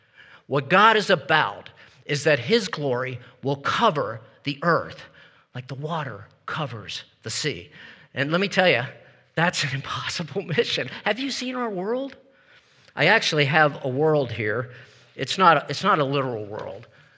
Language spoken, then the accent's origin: English; Baltimore, Maryland, United States; because I grew up in Baltimore, and the Baltimore Orioles used to be really good